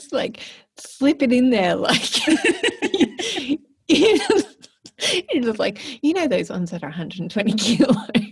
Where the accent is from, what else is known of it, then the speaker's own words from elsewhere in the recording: Melbourne, Victoria, Australia; And I know where that's filmed in Melbourne. Aww. That's how much I love my hometown.